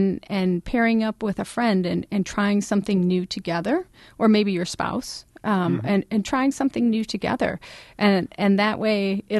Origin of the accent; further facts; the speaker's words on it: Wisconsin, United States; Larry, I hate to admit it, but I grew up in Wisconsin, and I've never been ice fishing